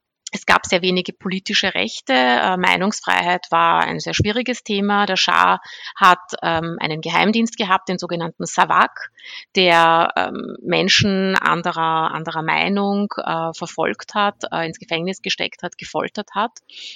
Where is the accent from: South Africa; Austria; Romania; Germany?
Austria; ich bin in Österreich aufgewachsen, groß geworden, fühle mich auch sehr österreichisch, aber natürlich ist meine Herkunft der Iran